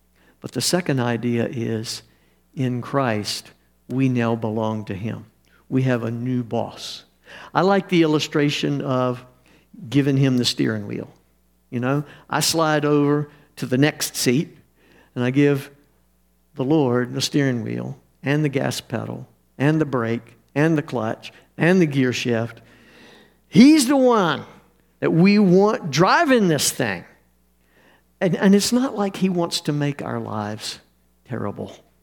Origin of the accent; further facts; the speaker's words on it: United States; Because we grew up in America, and we are free, right?